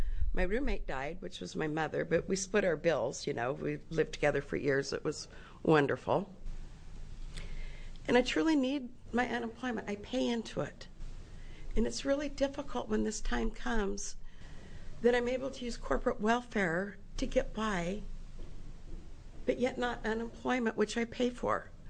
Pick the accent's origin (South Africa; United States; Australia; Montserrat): United States; Prineville, Oregon; I'm from Prineville.